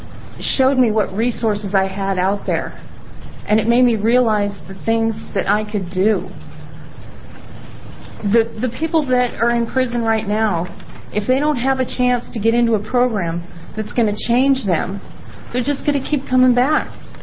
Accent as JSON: {"language": "English", "town": "Salem", "region": "Oregon", "country": "United States", "said": "I'm from Salem."}